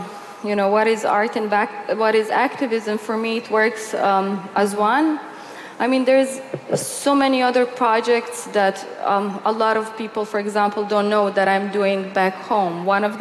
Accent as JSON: {"language": "English", "country": "Bosnia & Herzegovina", "tie": "born or raised there", "said": "even though I grew up in Bosnia, I'm still considered, and my family and all our Roma people, as the other, like a second class citizens."}